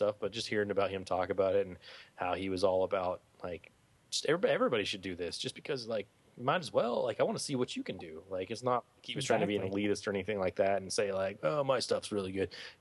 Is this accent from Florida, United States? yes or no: no; New Jersey, United States; I got this. I'm from Jersey. It's fine.